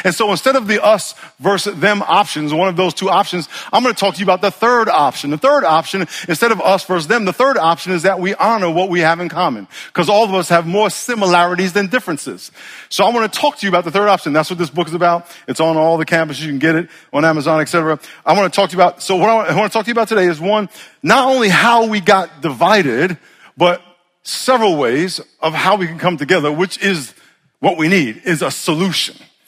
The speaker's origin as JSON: {"language": "English", "region": "New York", "country": "United States", "tie": "born or raised there", "also_born_or_lived": "California", "said": "Because I grew up in New York, moved to California. We moved all over the place."}